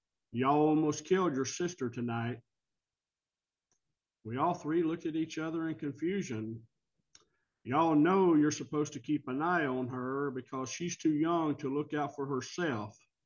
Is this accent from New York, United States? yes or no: no; Alabama, United States; When I was a kid growing up on Sand Mountain in the northeast corner of Alabama, we were always followed by a black car with men in black suits.